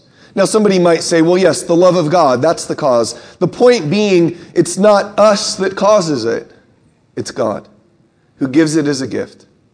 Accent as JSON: {"language": "English", "region": "California", "country": "United States", "tie": "born or raised there", "said": "I'll tell you where I learned about redemption was growing up in California."}